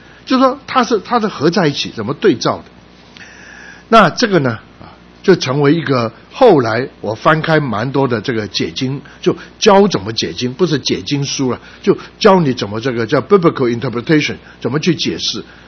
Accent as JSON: {"language": "Chinese", "region": "Guangdong", "country": "China", "said": "我们广东人啊，讲恨的时候不见得讲恨呢"}